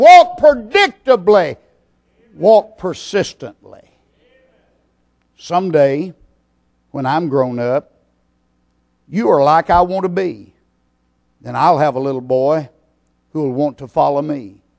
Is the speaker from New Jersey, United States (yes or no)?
no; Texas, United States; I remember one time as a boy growing up in East Texas, there was a terrible drought.